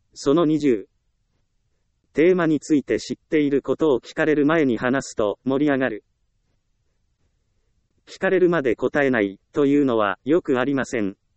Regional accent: Ehime, Japan; 私は愛媛県出身です。愛媛県はみかんで有名なので、

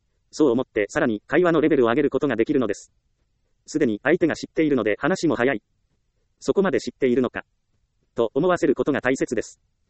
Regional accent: Ehime, Japan; 私は愛媛県出身です。

